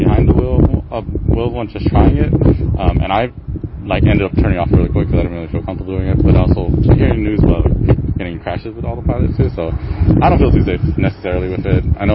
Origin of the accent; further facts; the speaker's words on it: San Jose, California, United States; from San Jose, California, on a road trip right now.